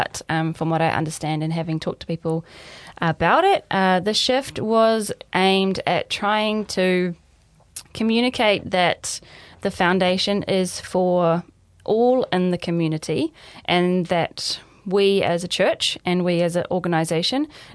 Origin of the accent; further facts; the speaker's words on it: Waikato, New Zealand; Well, yes, so I grew up in the King Country and I am the daughter of a teacher and a farmer